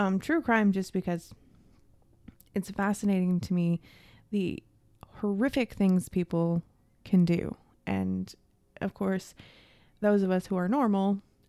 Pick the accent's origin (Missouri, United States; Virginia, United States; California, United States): Missouri, United States; Winona; now in Springfield, United States; We are originally from Winona, Missouri.